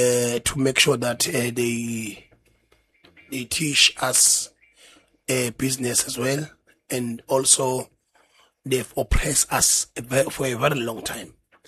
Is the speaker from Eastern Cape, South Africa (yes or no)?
yes; East London, Eastern Cape, South Africa; I'm from East London, and we have been extremely peaceful there.